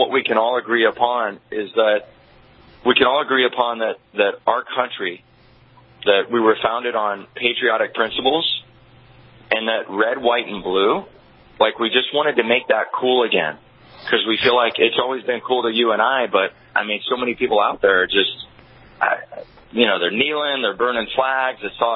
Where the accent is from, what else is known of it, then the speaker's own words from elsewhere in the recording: Seattle, Washington, United States; also born or lived in Alabama; born in Alabama, raised in Seattle, and growing up around Marines